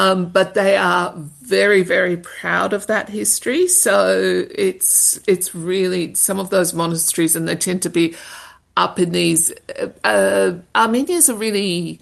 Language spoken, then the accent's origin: English; Sydney, New South Wales, Australia; so I'm from Sydney, and in Sydney when I was growing up